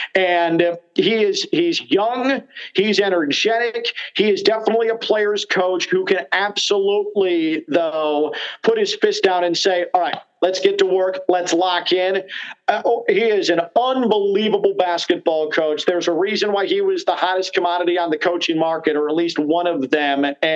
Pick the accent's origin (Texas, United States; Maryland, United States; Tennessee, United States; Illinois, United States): Illinois, United States; Chicago; I'm a Midwesterner from the Chicago area. He is, while he's a Hoosier, blech, he's a fellow Midwesterner like myself. We have the same basketball sensibilities, grew up in Big Ten country